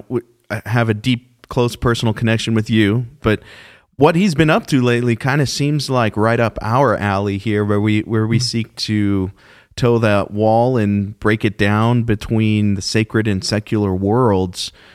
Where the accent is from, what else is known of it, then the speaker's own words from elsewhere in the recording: Dallas, Texas, United States; born there; Did you know I was born in Dallas, Texas?